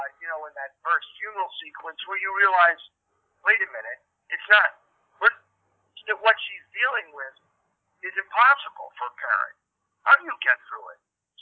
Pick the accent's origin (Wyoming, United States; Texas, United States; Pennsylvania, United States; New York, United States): Pennsylvania, United States; now in Los Angeles, United States; I went to my hometown, a small town, 80,000 people, and I said, you know, we're going to make the movie. I said at a press conference, I'm going to try to find the lead actress in the Lehigh Valley, essentially.